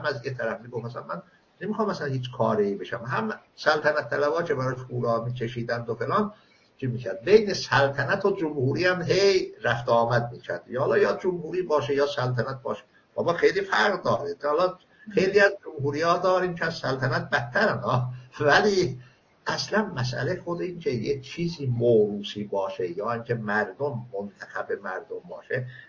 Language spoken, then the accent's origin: Persian; Iran; first language Azerbaijani; Persian is a second language; مثلا من که خودم جستش ترک هستم، آذری هستم بهتره بگم، که مثلا خوب نمیتونستیم فارسی حرف بزنیم